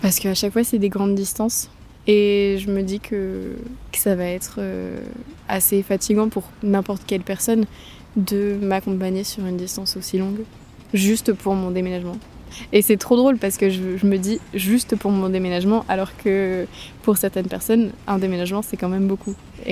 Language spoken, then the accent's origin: French; Pays de la Loire, France; now in Germany; étant donné que je viens de l'ouest de la France, je viens de Vendée